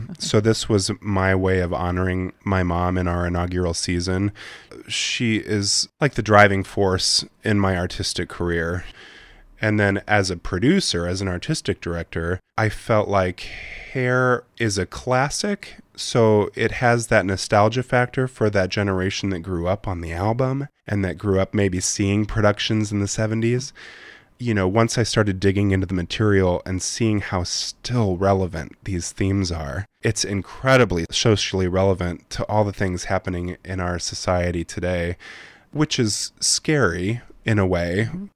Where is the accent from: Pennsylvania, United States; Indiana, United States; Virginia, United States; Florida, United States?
Indiana, United States; Fort Wayne; also born or lived in New York; I'm from Fort Wayne, and I'm a product of the Fort Wayne theater community. I grew up on the stages of the Civic Theater and First Pres, and I attended Ball State University as a theater major.